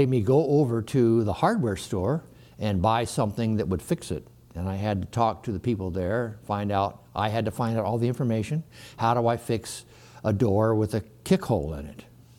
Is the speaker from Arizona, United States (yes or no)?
yes; Sedona, Arizona, United States; as I was growing up in Sedona and we lived up in that little motel for a while, and my parents ran it, managed it.